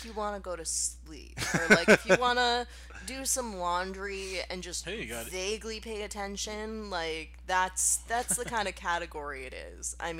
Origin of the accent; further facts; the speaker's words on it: Massachusetts, United States; I'm from Massachusetts.